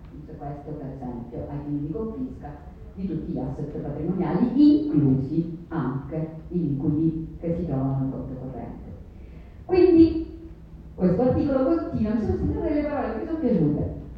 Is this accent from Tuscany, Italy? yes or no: no; Sicily, Italy; tornare in Sicilia, perché come sapete sono siciliana